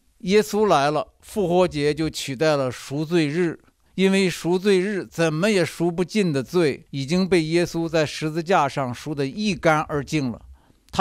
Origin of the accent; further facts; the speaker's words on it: China; 就像过去我们中国人见面的时候总是说一句吃了吗？